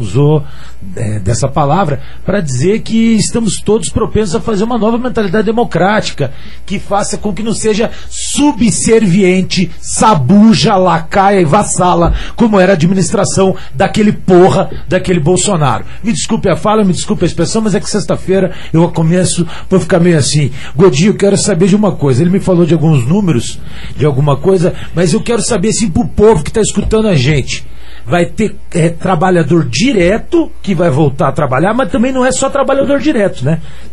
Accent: Paraná, Brazil; também me sentiria pedindo perdão como paranaense.

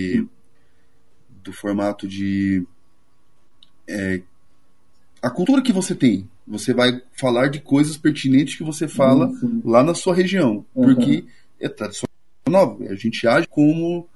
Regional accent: São José dos Pinhais, Paraná, Brazil; Não, cara, eu sou de São Paulo dos Pinhais, cara. Eu nasci ali do lado.

